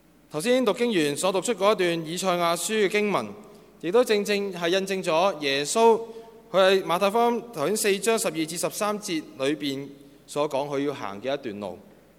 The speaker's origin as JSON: {"language": "Cantonese", "country": "Hong Kong", "said": "那我们香港人呢过年的时候呢，"}